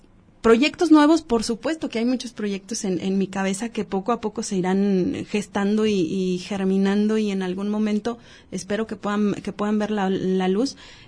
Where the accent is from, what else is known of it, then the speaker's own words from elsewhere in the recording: Jalisco, Mexico; como ciudadanos, como mexicanos, como jaliscienses, como laguenses, pues es parte de lo que somos